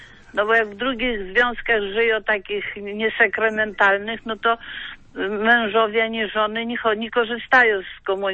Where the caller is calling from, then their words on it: Łęczna, Lublin Voivodeship, Poland; Ja jestem z Łęcznej.